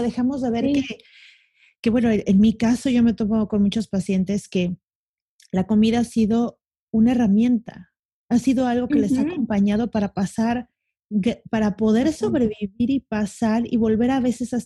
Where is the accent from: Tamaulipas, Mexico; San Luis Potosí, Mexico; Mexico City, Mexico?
Mexico City, Mexico; now in Cancún, Mexico; yo me cambié de la ciudad que siempre vivía a Cancún. Yo soy de la Ciudad de México, me cambié a Cancún